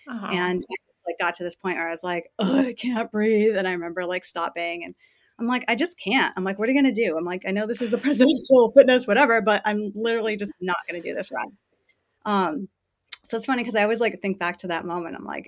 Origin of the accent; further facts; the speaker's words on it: Plattsburgh, New York, United States; So I am originally from the Adirondack area of New York State. So I grew up like in a town called Plattsburgh, kind of in that outer region by Lake Champlain.